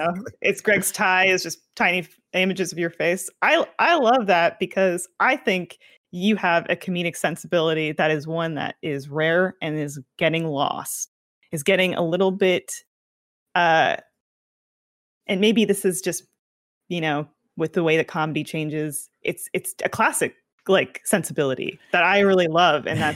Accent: Toronto, Ontario, Canada; I'm from Toronto

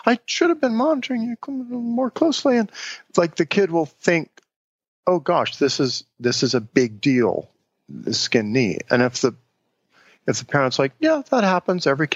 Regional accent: Cincinnati, Ohio, United States; the way I grew up in Cincinnati, Ohio was we would go out on a Saturday morning and play in the neighborhood and have adventures in the woods

